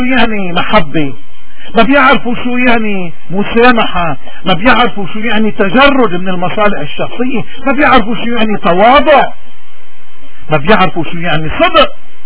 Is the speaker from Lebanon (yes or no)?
yes; Lebanon; مين اللي بيشكل خطر على وجودنا كلبنانيين كلنا من مع بعضنا؟